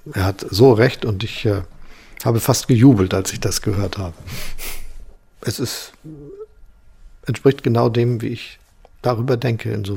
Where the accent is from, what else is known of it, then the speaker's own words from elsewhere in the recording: Germany; Die Deutschen, und ich bin ein Deutscher, sind ja sehr berufsorientiert.